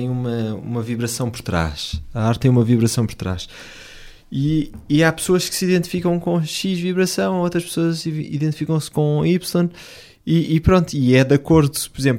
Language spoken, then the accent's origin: Portuguese; Portugal; porque eu sou português, falo português, escrevo em português, mas eu sou um cidadão do mundo